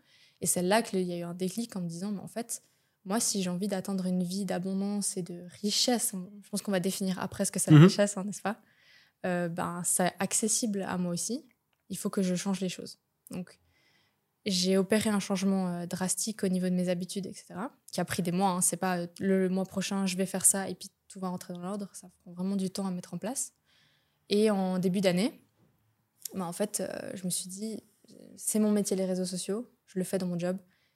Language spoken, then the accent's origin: French; France; moved away as an adult; now in Lausanne, Switzerland; J'ai grandi en France et à mes 18 ans, j'ai décidé de partir parce que je ne voyais pas ma vie continuer en France.